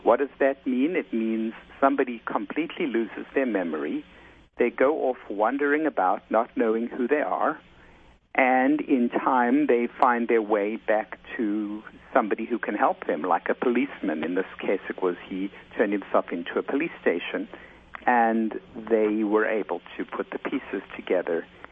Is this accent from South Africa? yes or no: yes; South Africa; now in United States; my life growing up in South Africa and then coming to the United States